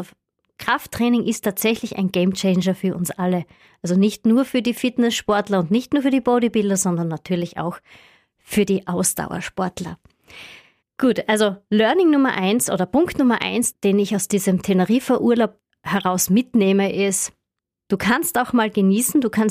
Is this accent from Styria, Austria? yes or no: yes; Styria, Austria; bei uns in der Steiermark, in Österreich